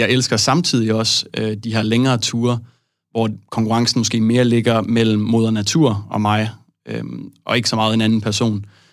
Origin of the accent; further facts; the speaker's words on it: Klitmøller, North Denmark Region, Denmark; jeg er vokset op i Klitmøller med en far, der er fra Californien